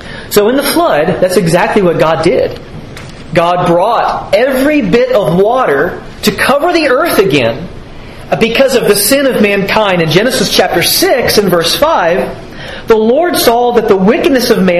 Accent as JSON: {"language": "English", "region": "Georgia", "country": "United States", "tie": "born or raised there", "said": "Growing up in Georgia, a lot of times for vacation, we would drive up to the mountains of North Georgia, or even to the Smoky Mountains, for spring break."}